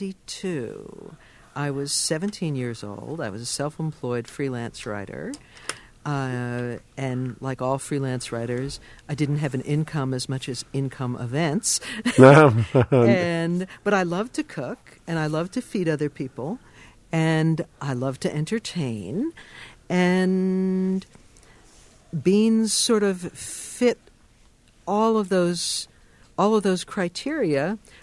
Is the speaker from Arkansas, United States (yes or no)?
yes; Arkansas, United States; 17 years old, I'm in my blue jeans, I'm from Arkansas, and I get into the car.